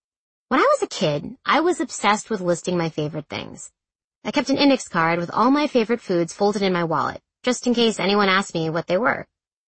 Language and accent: English; East Coast, United States; I grew up on the East Coast where pools are a really big deal.